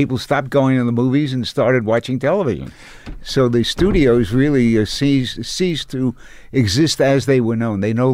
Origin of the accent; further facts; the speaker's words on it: Coney Island, New York, United States; I came from Coney Island.